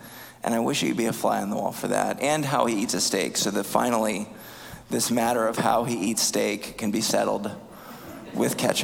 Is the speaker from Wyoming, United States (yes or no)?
no; Appleton, Wisconsin, United States; I grew up in Appleton, but I raise my kids now. We live in the Hortonville School District.